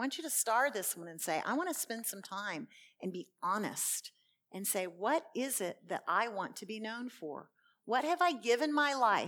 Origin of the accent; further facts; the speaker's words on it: the South, United States; also born or lived in Los Angeles, United States; I'm a Southerner. I can say that.